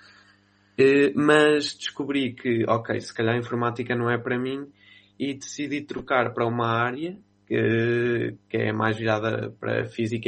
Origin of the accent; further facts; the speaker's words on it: Aveiro, Portugal; Nasci na Vera Cruz, mas vivi muito tempo em Santa Joana.